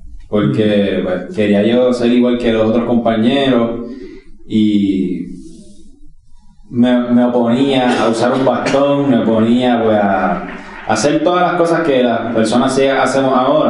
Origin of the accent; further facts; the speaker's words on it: Puerto Rico; Pues yo cuando crecí en Puerto Rico